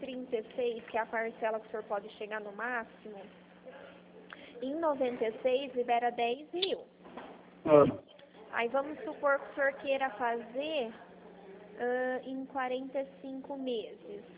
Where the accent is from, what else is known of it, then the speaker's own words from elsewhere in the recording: Araras, São Paulo, Brazil; Eu sou uma aqui de Araras, isso mesmo.